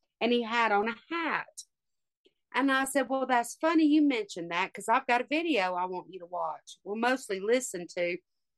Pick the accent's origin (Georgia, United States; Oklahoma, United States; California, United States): Georgia, United States; Fairburn; I grew up in Fairburn, Georgia, and I never really thought about the things then and the stories.